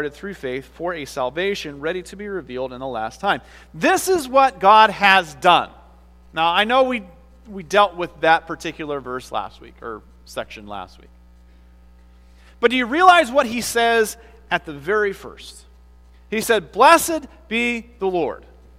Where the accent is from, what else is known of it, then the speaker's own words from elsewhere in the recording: Minnesota, United States; You wait a minute, I'm from Minnesota, I don't do such things.